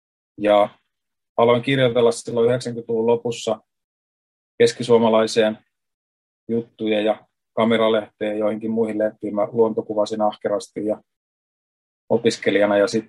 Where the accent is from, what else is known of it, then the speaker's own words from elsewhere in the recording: Hämeenlinna, Kanta-Häme, Finland; Olen siis Hämeenlinnasta kotoisin